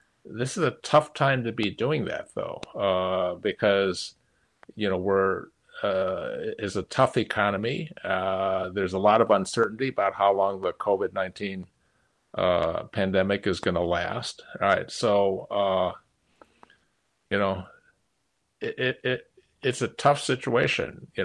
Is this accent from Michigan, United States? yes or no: no; Milwaukee, Wisconsin, United States; also born or lived in Chicago; Well, when I was a kid growing up in Milwaukee, in southeastern Wisconsin, and Chicago as well